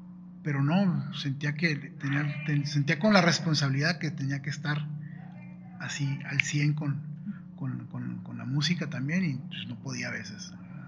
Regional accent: Tijuana, Baja California, Mexico; moved away as an adult; also born or lived in Los Angeles, United States; la mayoría del tiempo de mi vida he vivido aquí en Tijuana, ¿no? Uh-huh. Nací en Los Ángeles, pero crecí aquí en Tijuana. Y yo no me fui a vivir a Estados Unidos hasta que tenía como 30 años.

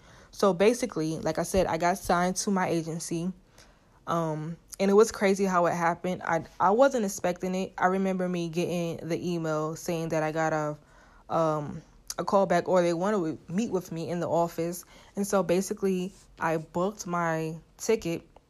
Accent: Brooklyn, New York, United States; Now, since I am from Brooklyn, I have family that is in Brooklyn.

